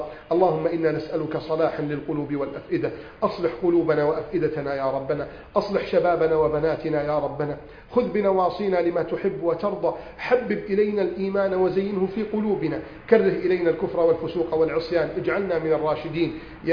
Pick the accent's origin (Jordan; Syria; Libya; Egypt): Egypt; اللهم احفظ بلدنا مصر من كيد الكائدين وحقد الحاقدين وتربص الظالمين